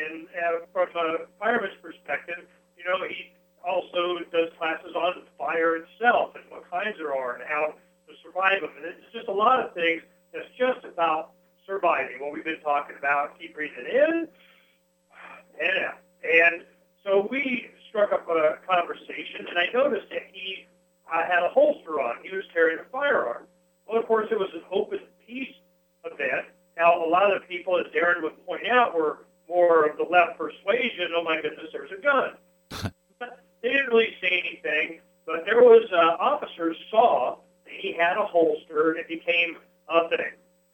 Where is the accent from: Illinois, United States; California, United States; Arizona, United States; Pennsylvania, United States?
Arizona, United States; Phoenix; I was from Phoenix, and we had gone through these stages.